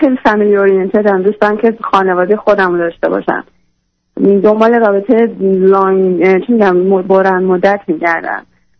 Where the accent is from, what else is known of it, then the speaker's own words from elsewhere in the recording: Iran; moved away as an adult; now in Canada; من کلاً 4 سال از ایران اومدم بیرون، ولی 3 سال قبل یه کشور دیگه بودم، اونجا ادامه تحصیل میدادم.